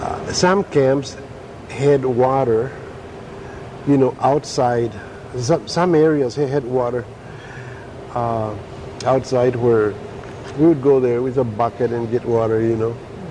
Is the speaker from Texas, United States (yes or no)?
no; Delano, California, United States; also born or lived in Ontario, California; I was born in Ontario, California, way back in 1928. And when I was about 4 years old, the family moved into Delano, and we made Delano our base.